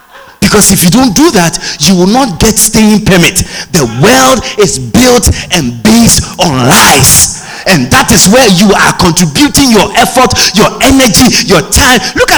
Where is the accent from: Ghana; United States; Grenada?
Ghana; I said, I'm from Ghana.